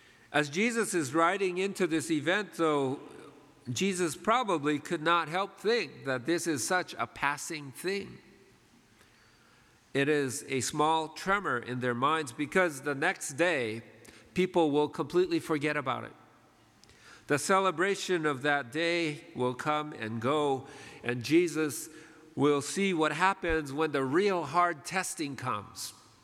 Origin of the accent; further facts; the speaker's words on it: Philippines; And so it's part of being Filipino, I guess, is learning about that kind of thing.